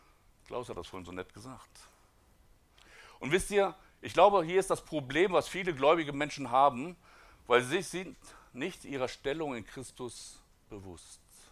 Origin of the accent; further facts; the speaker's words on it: Neuhaus an der Pegnitz, Bavaria, Germany; wir kommen aus Neuhaus an der Pegnitz, das ist ja gar nicht so weit von hier.